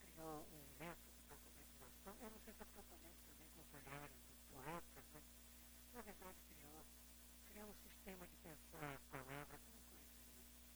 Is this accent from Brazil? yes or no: yes; Rio de Janeiro, Brazil; born there; Eu nasci em São Sebastião do Rio de Janeiro.